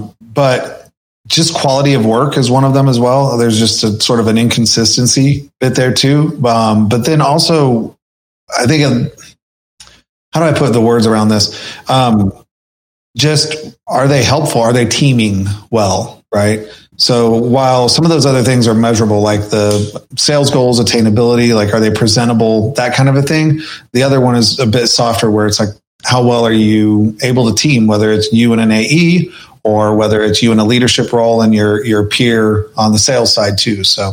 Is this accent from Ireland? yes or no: no; Texas, United States; And being being that I'm from the Texas area